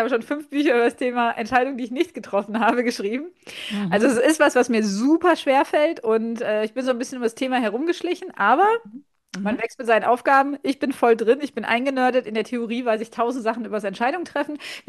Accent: West Germany, Germany; Ja, ich bin im Westen groß geworden, ich kenne das.

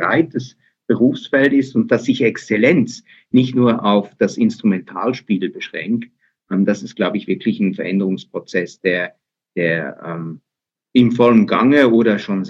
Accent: Aargau, Switzerland; Ich bin nämlich aufgewachsen im Aargau, und zwar da, wo Aare, Reuss und Limmat zusammenfließen und dann später direkt in den Rhein.

